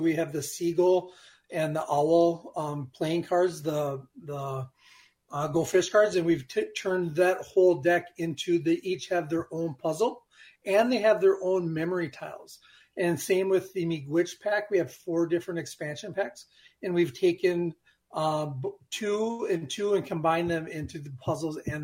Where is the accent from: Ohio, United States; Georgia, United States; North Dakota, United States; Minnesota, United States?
Minnesota, United States; Leech Lake; So I'm Ojibwe, right? I'm from Leech Lake. That's my wheelhouse.